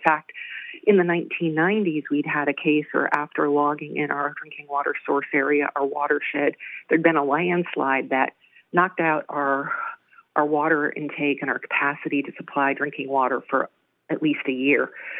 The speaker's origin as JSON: {"language": "English", "region": "New England", "country": "United States", "lives_now": "Port Orford, United States", "said": "I'm originally from New England, and I lived in a bunch of different places in the West."}